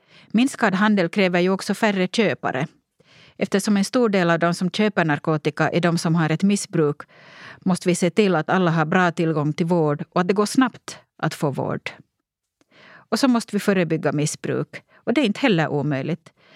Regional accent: Porvoo, Uusimaa, Finland; moved away as an adult; now in Sweden; När jag växte upp i Borgå fick jag höra att jag inte hörde till för att jag var född utomlands och att jag gärna kunde åka tillbaka dit jag kom från.

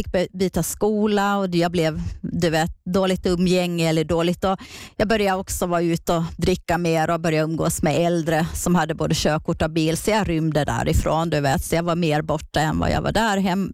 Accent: southern Sweden, Sweden; Ja, som sagt, jag är uppvuxen, född i södra Sverige.

